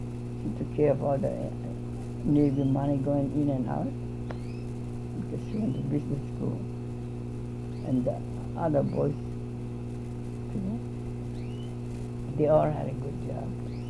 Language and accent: English; South Korea; English is a second language; now in United States; If anybody asks me, what nationality are you? I'm a Korean.